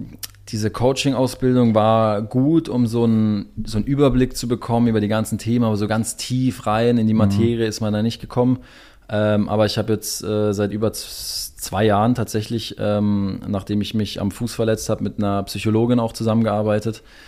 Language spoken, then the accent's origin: German; Freiburg, Baden-Württemberg, Germany; Freiburg ist meine Heimat. Ich komme von hier, ich bin schon mein Leben lang hier.